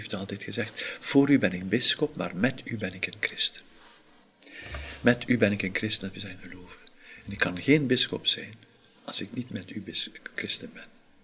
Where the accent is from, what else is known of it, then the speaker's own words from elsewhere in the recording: Ghent, Flanders, Belgium; moved away as an adult; Ja, ik kom uit Gent, ik kende in Brussel niets. Ja, toch een groot stad, hè.